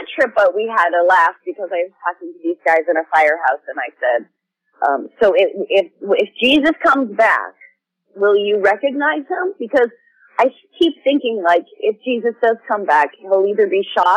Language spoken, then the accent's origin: English; New Hampshire, United States; I grew up going to church many times because I grew up in New Hampshire, and is a very church loving, you know, there were no Jews there.